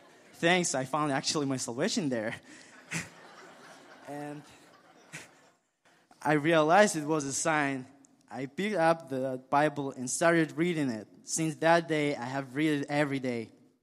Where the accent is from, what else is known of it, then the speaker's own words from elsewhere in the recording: Kazakhstan; now in United States; I grew up in Kazakhstan and moved to United States 1 year ago. … which is a name that I've used since moving here.